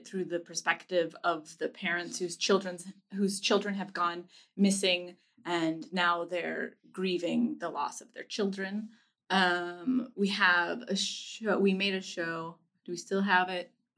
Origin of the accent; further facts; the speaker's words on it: Nebraska, United States; now in New York, United States; And I'm from Nebraska, and I was sort of like homesick for Nebraska